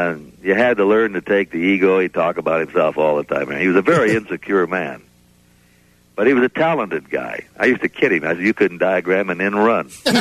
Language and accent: English; Wyoming, United States; He used to … because I'm from Wyoming.